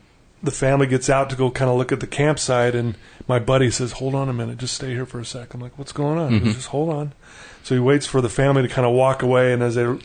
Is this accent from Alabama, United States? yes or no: no; Utah, United States; I grew up here in Utah and had a very loving home growing up.